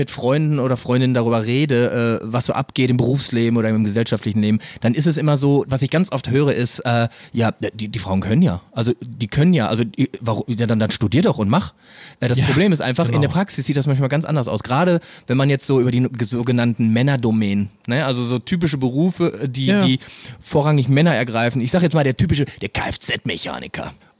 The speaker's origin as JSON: {"language": "German", "region": "North Rhine-Westphalia", "country": "Germany", "said": "wir Leute aus dem Ruhrpott, wir benutzen ja oft Worte, von denen wir gar nicht ahnen, dass das Ruhrpott-Sprache ist."}